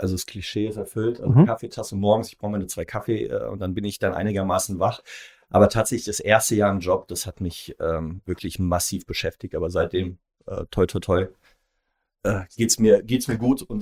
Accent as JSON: {"language": "German", "town": "Frankfurt", "region": "Hesse", "country": "Germany", "tie": "born or raised there", "said": "44, war 43, werde 45, komme aus Frankfurt, bin gebürtiger Frankfurter"}